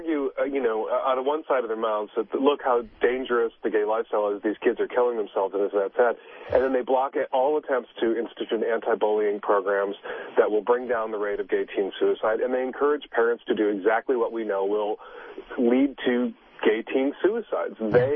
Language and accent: English; Chicago, Illinois, United States; But I grew up in the city of Chicago, and I was, you know, Billy Lucas's age in 1980.